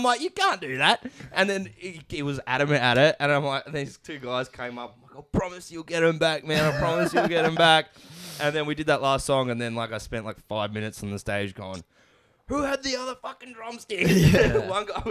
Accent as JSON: {"language": "English", "town": "Mount Waverley", "region": "Victoria", "country": "Australia", "said": "Maybe, I reckon … might like us because we're from Mount Waverley"}